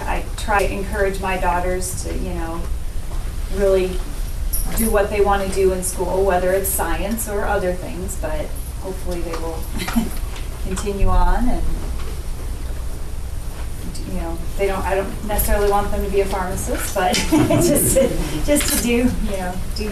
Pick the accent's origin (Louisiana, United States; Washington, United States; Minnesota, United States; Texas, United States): Minnesota, United States; moved away as an adult; now in Soldotna, United States; but I grew up in Minnesota, so I came north as well. Moved to Soldotna in 1996 and been here ever since.